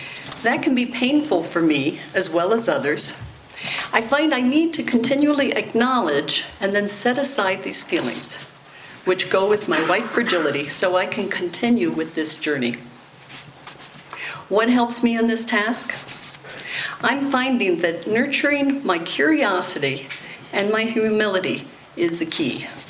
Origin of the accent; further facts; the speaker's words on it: United States; I was speaking to a friend about my experience about being an American in Honduras last spring.